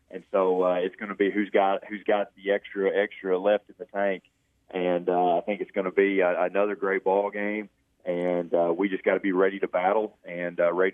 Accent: Missouri, United States; now in Alabama, United States; I'm originally from Missouri, and in Missouri, we have a one-game series in the playoffs.

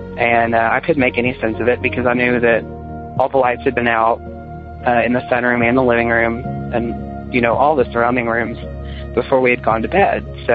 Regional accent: Little Rock, Arkansas, United States; I am from Little Rock, Arkansas.

